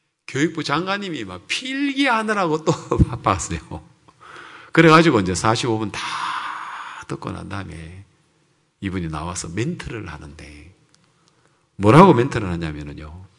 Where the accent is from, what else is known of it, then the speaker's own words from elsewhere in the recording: South Korea; 내가 한국에서 왔다는 걸 내가 이야기해.